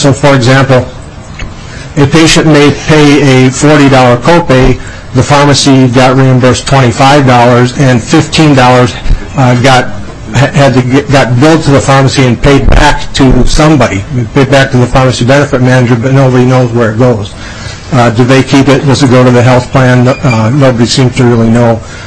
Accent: Northfield, Minnesota, United States; I'm a pharmacist from Northfield, Minnesota.

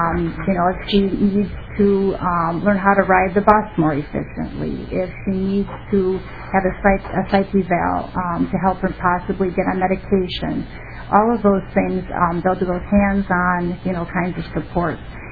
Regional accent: Minnesota, United States; Again, I'm from Anoka County.

